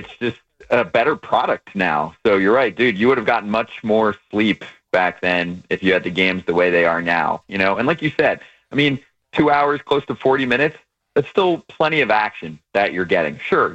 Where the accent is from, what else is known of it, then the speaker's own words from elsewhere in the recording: New Jersey, United States; I'm from Jersey with most of my immediate and extended family as Mets fans.